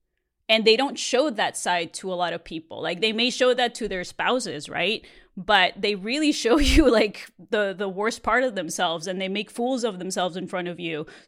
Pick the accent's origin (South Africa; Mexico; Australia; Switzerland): Mexico; now in Los Angeles, United States; I grew up in Mexico. I saw a bunch of chauvinism and crazy stuff as to how women were treated down there.